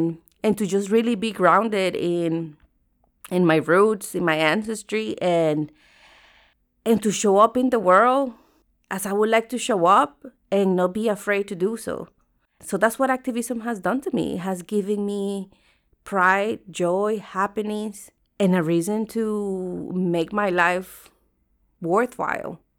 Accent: Florida, United States; I'm from Florida

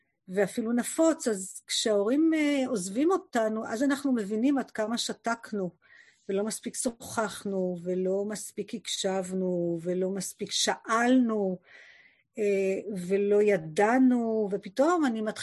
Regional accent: Nir Am, Southern District, Israel; also born or lived in Netanya; הוריי חזרו ואני חזרתי בגיל 4 לקיבוץ, שזו הייתה הטראומה הראשונה של חיי, שהייתי צריכה להיפרד מבית ההורים ולהיות בבית הילדים, מאוד חרות בי. וכן, וגדלתי בקיבוץ נירם, בעוטף

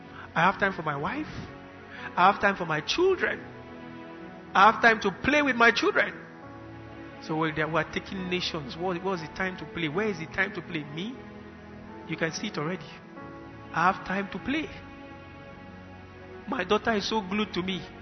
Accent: Kaduna, Kaduna State, Nigeria; I was talking to my mom yesterday, my father and mother, while we were growing up in Kaduna.

